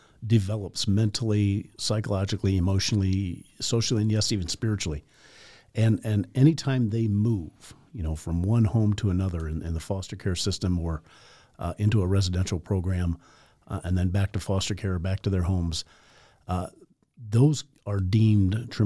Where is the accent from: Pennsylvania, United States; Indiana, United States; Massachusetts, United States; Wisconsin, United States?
Indiana, United States; Nappanee; I grew up in Napanee, and I went to grew up in Wakarusa Missionary Church, so I feel like I'm at home right now